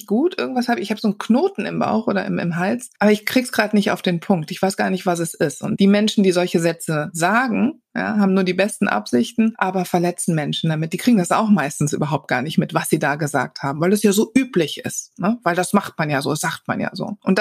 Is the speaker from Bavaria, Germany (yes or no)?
no; Wuppertal, North Rhine-Westphalia, Germany; born there; ich bin in Wuppertal geboren